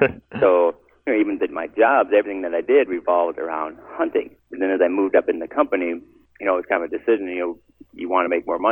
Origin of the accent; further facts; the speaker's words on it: Minnesota, United States; we're from Minnesota, but the first place I bought was in Kansas